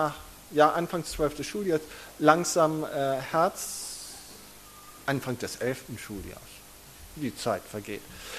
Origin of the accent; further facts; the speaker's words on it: Solingen, North Rhine-Westphalia, Germany; gebürtig in Solingen, dort auch aufgewachsen.